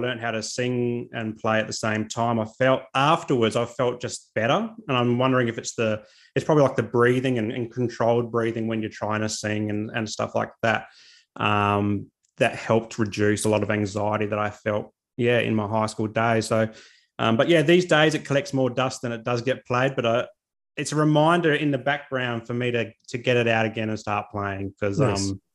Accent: Adelaide, South Australia, Australia; now in Sunshine Coast, Australia; We're not from the Sunshine Coast, except for my two kids are now that they've been born here. But I'm from Adelaide, which is in South Australia, and my wife's from Hobart, which is in Tasmania.

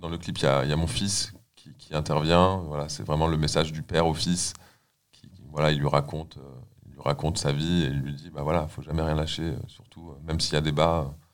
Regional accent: Chambray, Grand Est, France; also born or lived in Nancy; Alors je suis né à Nancy, j'ai vécu dans un petit village qui s'appelle Chambray. Il y a 300 habitants, c'est au fin fond de la Moselle. Et ensuite, j'ai déménagé dans une ville qui s'appelle Morange, pareil, qui est pas très grande

